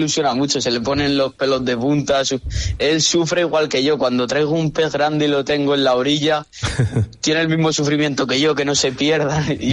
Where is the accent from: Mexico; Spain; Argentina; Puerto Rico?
Spain; Teruel, Aragon; yo soy de Teruel y al final por aquí tengo que ir a pescar a los pantanos, al río Ebro